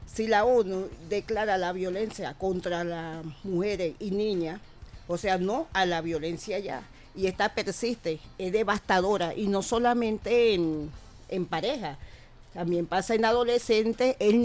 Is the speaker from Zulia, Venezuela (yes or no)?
yes; Bobures, Zulia, Venezuela; Bueno, pronto llegarán a mi pueblo, ¿no?